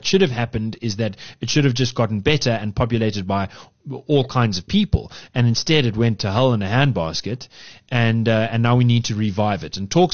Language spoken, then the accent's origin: English; Yeovil, South West England, United Kingdom; I grew up in Yeovil